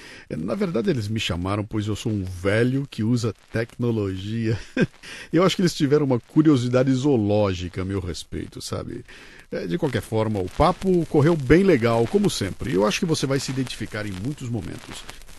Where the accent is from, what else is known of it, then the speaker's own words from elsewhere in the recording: Bauru, São Paulo, Brazil; essa já era velha quando eu era moleque lá em Bauru, cara.